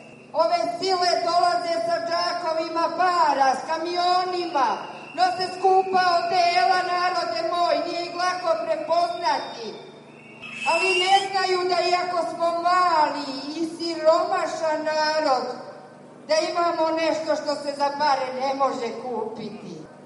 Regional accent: Krivelj, Bor District, Serbia; Dolazim iz Timočke krajine, iz sela Krivelj, koji je okružen sa 4 rudnika.

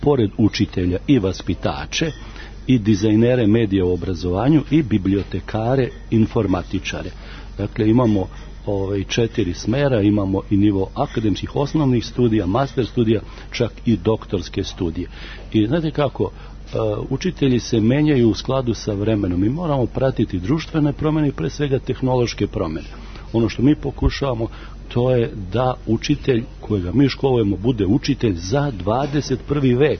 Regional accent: Novi Sad, Vojvodina, Serbia; Ja sam inače Novosađanin

